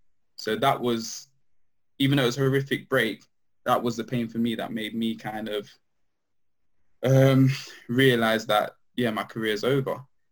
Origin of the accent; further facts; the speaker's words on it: Nottingham, East Midlands, United Kingdom; also born or lived in London; So I moved from London about five. So me and my mum and my brother moved up to Nottingham. And I played for a local team in Nottingham, Calvert & Miners Welfare.